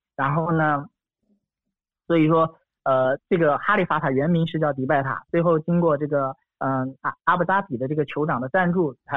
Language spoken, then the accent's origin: Chinese; Hunan, China; 因为我是湖南人，那其实对于这两个热，其实有一个非常直观的一个感受，就是我们在湖南的时候，其实会感觉说白天可能会非常干燥非常热